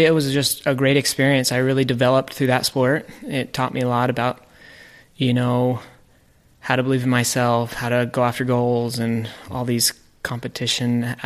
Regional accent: Salt Lake City, Utah, United States; born there; So I was born in Salt Lake, Utah.

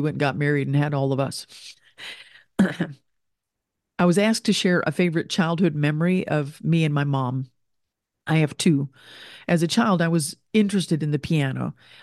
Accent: Lexington, Kentucky, United States; moved away as an adult; also born or lived in Florida / Japan; I was raised in Lexington, Kentucky until I was 23. Then I moved to Florida

